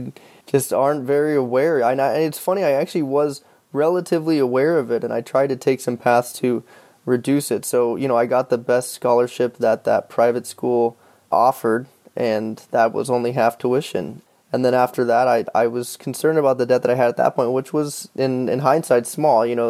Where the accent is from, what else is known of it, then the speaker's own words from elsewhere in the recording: Washington, United States; I grew up in Washington State and always wanted to go to California.